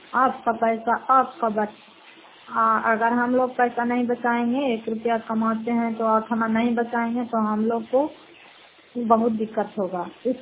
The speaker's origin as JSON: {"language": "Hindi", "town": "Fatehpur", "region": "Bihar", "country": "India", "said": "घर फतेहपुर, पंचायत मकौसा, जिला नालंदा और करात असरा प्रखंड की निवासी हूँ।"}